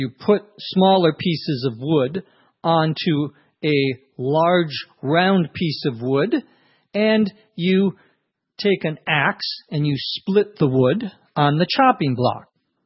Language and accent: English; Minnesota, United States; including in my home state, the home of Paul Bunyan, after all, Brainerd, Minnesota.